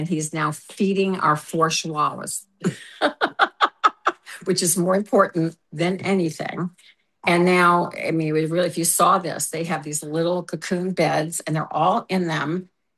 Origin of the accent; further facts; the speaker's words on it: Louisiana, United States; well, I was from Louisiana, and I majored in communications from Loyola, and I'm a dancer.